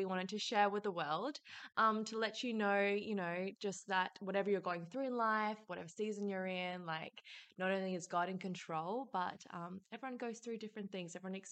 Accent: Perth, Western Australia, Australia; I have been back in Perth and just been building my business. I was born and raised in Perth, born into an Italian family.

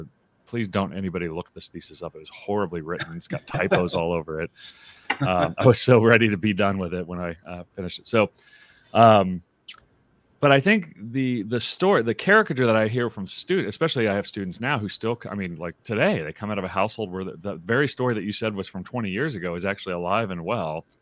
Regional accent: Tulsa, Oklahoma, United States; So I was raised in Tulsa, Oklahoma, which is like the thickest Christian culture in America

